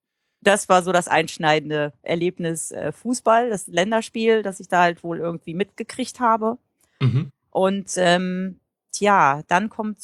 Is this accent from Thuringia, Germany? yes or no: no; Einbeck, Lower Saxony, Germany; in meiner Heimatstadt Einbeck in der Nähe von Göttingen